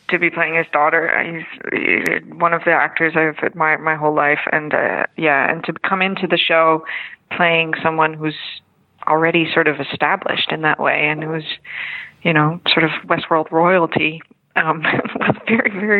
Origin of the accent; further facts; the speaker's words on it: Netherlands; I'm from Holland, so this is all fake, you know. All the American stuff is fake.